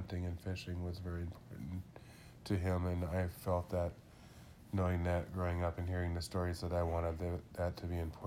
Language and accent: English; Blaine, Minnesota, United States; I grew up in Blaine, Minnesota.